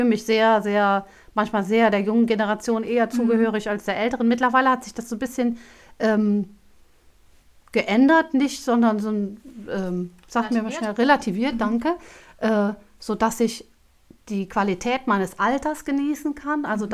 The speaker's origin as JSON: {"language": "German", "town": "Bergisch Gladbach", "region": "North Rhine-Westphalia", "country": "Germany", "tie": "born or raised there", "said": "Ich bin ein rheinisches Mädchen, sag ich jetzt mal, geboren in Bergisch Gladbach, aufgewachsen in Bergisch Gladbach und immer noch in Bergisch Gladbach."}